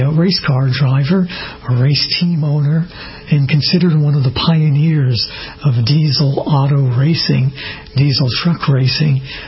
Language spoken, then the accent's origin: English; Massachusetts, United States; located just outside of Boston and in my home state of Massachusetts